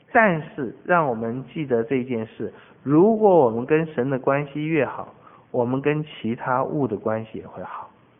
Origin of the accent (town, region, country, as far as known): Taiwan